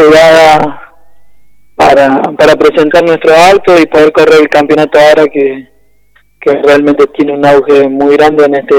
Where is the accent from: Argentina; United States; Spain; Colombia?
Argentina; acá como buenos argentinos tenemos una gran ayuda de nuestros sponsors